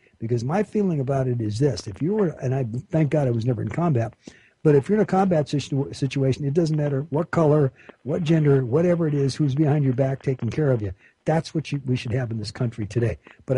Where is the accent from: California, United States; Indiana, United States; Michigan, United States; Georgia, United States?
California, United States; Los Angeles; I remember growing up in the 50s and 60s. I was in I was brought up in Los Angeles.